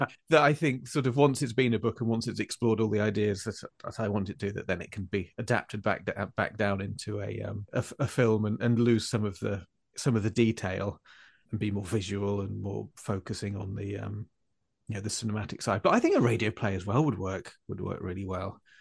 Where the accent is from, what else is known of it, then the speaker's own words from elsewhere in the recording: East Midlands, United Kingdom; But I grew up in Lincolnshire, so it's very much based on that kind of flat, wild, rural Lincolnshire countryside with the little island villages.